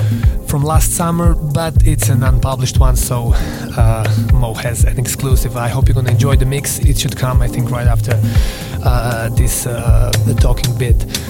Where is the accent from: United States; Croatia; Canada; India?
Croatia; Zagreb, City of Zagreb; I'm from Zagreb, Croatia.